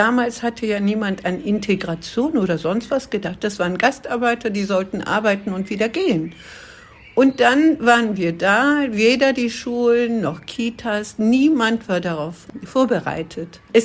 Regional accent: Turkey; German is a second language; now in Germany; Also ich stamme ursprünglich aus der Türkei, bin kurdischer Abstammung. Meine Eltern sind 1973 nach Deutschland als Gastarbeiterin, meine Mutter, Gastarbeiter, mein Vater, nach Deutschland

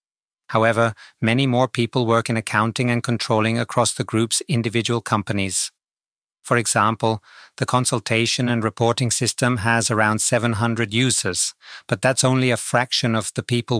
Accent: Vöcklabruck, Upper Austria, Austria; I attended a commercial college in my hometown of Vöcklabruck.

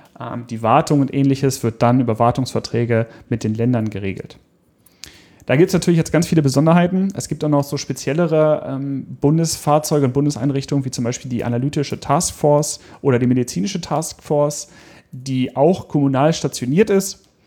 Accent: Hanover, Lower Saxony, Germany; hier in meiner Heimatstadt Hannover

